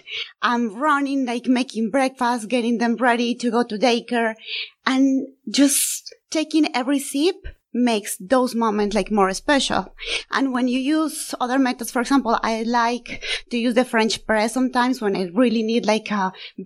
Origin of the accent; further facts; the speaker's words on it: Colombia; born there; English is a second language; Well, I was born in Colombia.